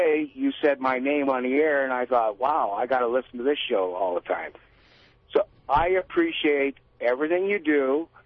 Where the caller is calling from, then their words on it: Atascadero, California, United States; I'm up in Atascadero.